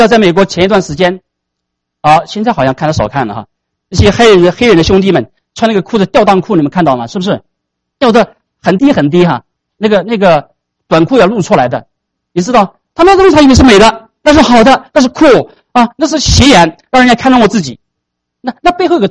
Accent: China

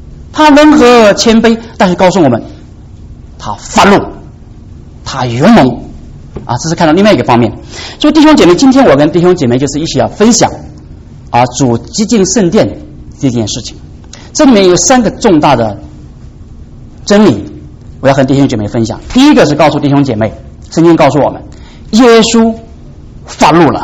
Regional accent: China; 我们上次也说了，我们中国人讲世界上没有不散的宴席

